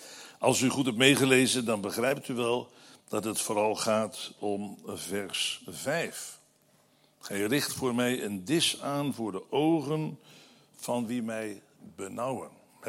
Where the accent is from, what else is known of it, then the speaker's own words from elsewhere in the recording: Apeldoorn, Gelderland, Netherlands; ik ben hier opgegroeid als kind in de vergadering in Apeldoorn